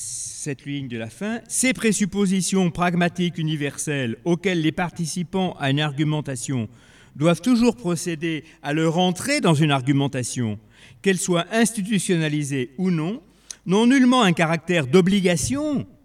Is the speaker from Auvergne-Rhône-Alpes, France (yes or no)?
yes; Lyon, Auvergne-Rhône-Alpes, France; Je suis vieux, mais je ne dirais pas « cette pièce est réservée aux vieux ». Je suis lyonnais